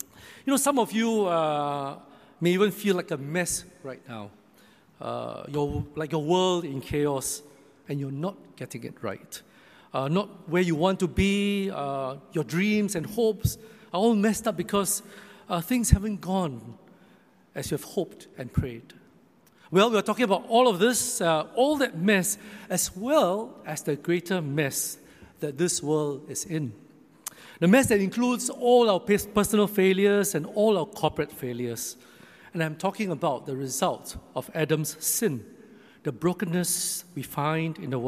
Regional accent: Singapore; You know, as a Singaporean, I'm genuinely proud of what this nation has achieved.

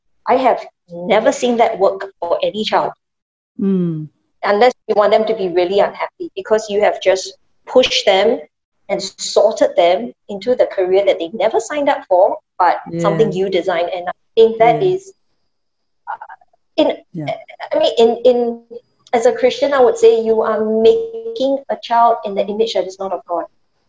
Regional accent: Singapore; And as Singaporean citizens, we're very used to less aggressive measures.

